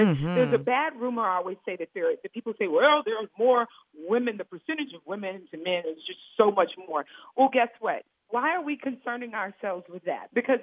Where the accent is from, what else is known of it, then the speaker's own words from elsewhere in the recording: Memphis, Tennessee, United States; growing up in Memphis, Tennessee